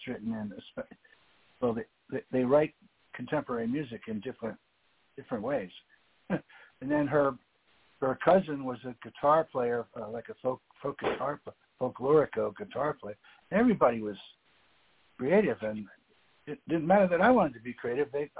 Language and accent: English; Manhattan, New York, United States; born there; I was born in Manhattan at 9:03 in the morning